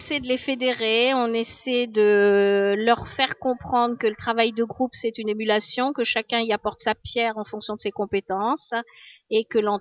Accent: Centre-Val de Loire, France; Les parents, nous on vient de l'Indre, donc c'est un peu loin

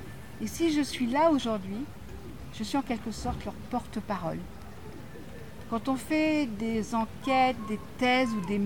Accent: Caen, Normandy, France; Alors, je suis de Caen déjà, je veux dire de Normandie.

